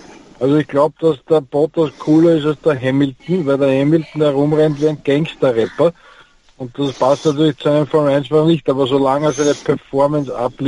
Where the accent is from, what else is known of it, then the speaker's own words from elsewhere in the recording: Tyrol, Austria; weil ich bin ja Tiroler.